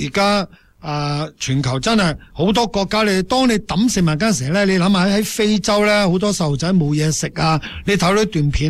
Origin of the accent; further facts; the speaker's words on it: China; 其实都使乜研究啊我哋中国人啊几百年嚟都系食昆虫㗎啦。